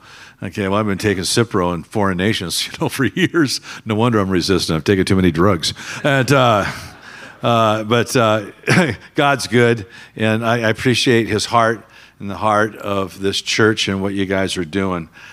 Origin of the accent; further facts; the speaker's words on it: Los Angeles, California, United States; moved away; We grew up in the Southern Cal area, more in the South Bay, Los Angeles area. We're kind of right next to the beach, El Segundo, right next to Manhattan Beach. And so that's kind of where our roots are.